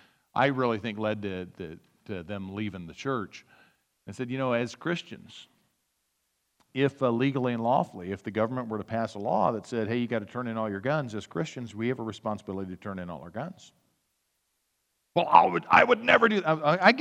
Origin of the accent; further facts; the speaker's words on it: United States; I think the Second Amendment is great, as you know, as American